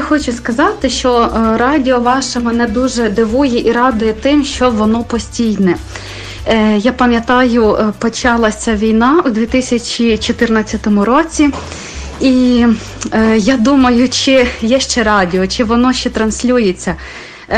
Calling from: Khmelnytskyi Oblast, Ukraine; я із Хмельниччини.

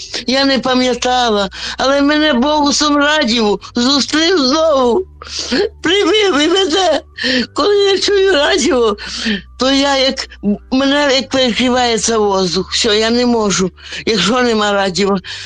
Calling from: Hulianka, Zhytomyr Oblast, Ukraine; Я з Гулянки, Житомирська область.

